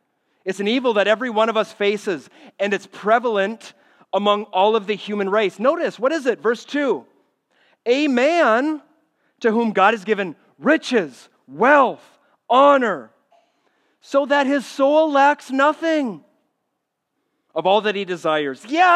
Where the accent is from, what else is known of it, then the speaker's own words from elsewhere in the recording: Minnesota, United States; I grew up in Minnesota, as a lot of you know. My parents were farmers, and I grew up out in the country.